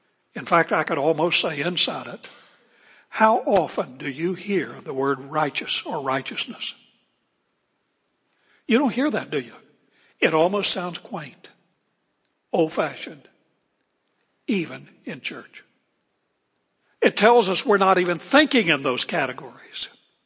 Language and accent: English; West Virginia, United States; And I grew up in West Virginia, which is not a southern state, but had a southern influence.